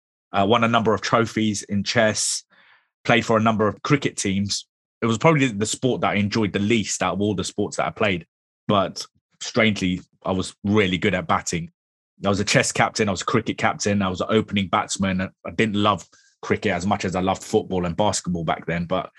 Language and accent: English; London, United Kingdom; I grew up in the complete opposite end of London. I grew up in Northwest London.